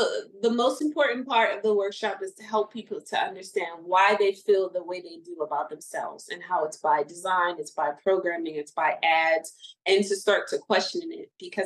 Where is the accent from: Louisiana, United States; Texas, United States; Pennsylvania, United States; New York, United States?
Pennsylvania, United States; Philadelphia; I grew up in Philly. If you grew up in Philly, you knew back in the day